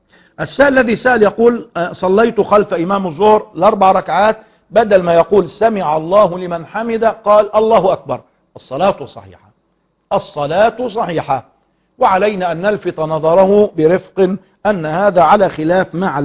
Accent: Egypt; عندنا مثل في المصريين عشان بس بيسمعنا كتير من غير المصريين

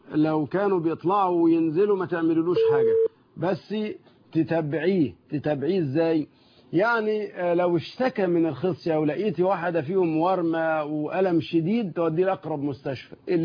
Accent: Damietta Governorate, Egypt; جالي طفل من كفر البطيخ عندنا في دمياط

